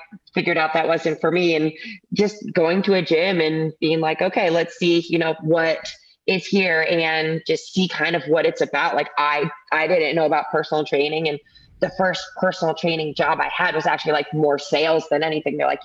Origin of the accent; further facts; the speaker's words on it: Ann Arbor, Michigan, United States; I was like born and raised in Ann Arbor, loved it.